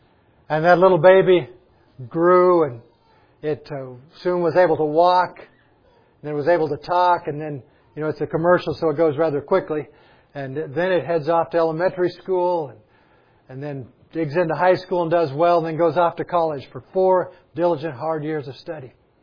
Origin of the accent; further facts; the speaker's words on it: United States; We're from America, a land of plenty, a land that has slidden away from God in many ways.